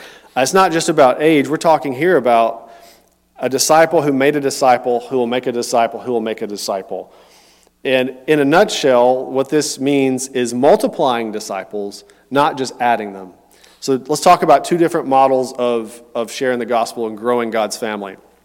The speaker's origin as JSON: {"language": "English", "region": "Tennessee", "country": "United States", "tie": "born or raised there", "lives_now": "Houston, United States", "said": "so we didn't have all that when I was growing up in Tennessee. There were no skate parks. Houston is blessed with a lot of skate parks."}